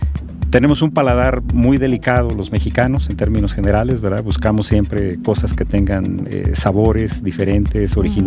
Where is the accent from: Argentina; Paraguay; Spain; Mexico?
Mexico; Pero nosotros en México somos muy dados a preferir mucho el sabor.